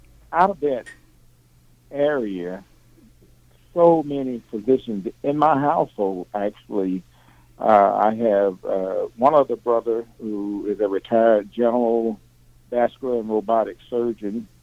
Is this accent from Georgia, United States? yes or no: yes; Helena, Georgia, United States; now in Columbus, United States; I'm actually a transplant to Columbus. I'm originally from Georgia, a little town called Helena, Georgia, which is actually next to McRae, Georgia, a very small country town.